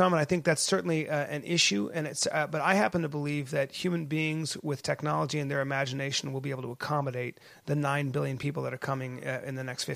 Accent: Philippines; born there; also born or lived in India; my childhood, I'd grown up in 7 different countries, you know? I was born in the Philippines.

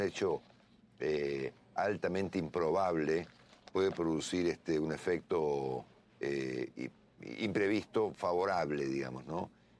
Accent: Argentina; now in United States; cuando yo estoy aquí en Estados Unidos y comento que soy argentino y que estamos en crisis

